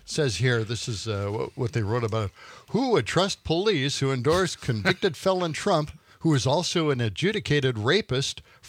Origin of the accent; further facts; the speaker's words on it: Milwaukee, Wisconsin, United States; That's my hometown?